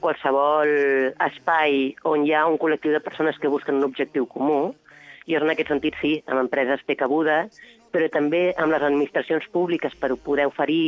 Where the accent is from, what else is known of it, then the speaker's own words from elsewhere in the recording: Reus, Catalonia, Spain; jo soc de Reus